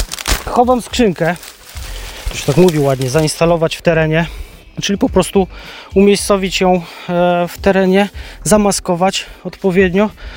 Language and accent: Polish; Biłgoraj, Lublin Voivodeship, Poland; Okazało się, że jestem z Biłgoraja.